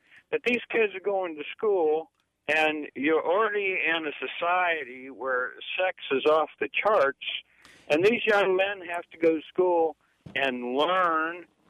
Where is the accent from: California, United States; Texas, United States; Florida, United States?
Florida, United States; New Smyrna Beach; I grew up here in New Smyrna Beach, in the Volusia County school system.